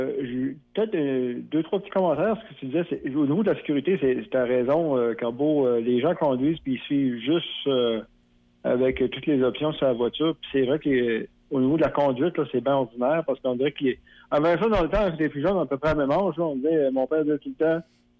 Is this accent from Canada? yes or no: yes; the Maritimes, Canada; Moi, je viens des Maritimes